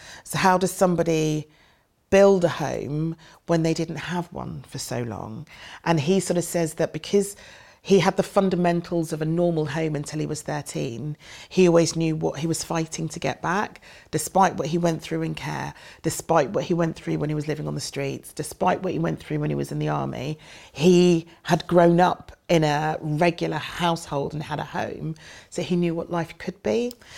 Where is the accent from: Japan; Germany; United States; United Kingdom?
United Kingdom; Being British, being British involves so many different factors, and it's about temperament as well. It's about our obsession with apologising for everything.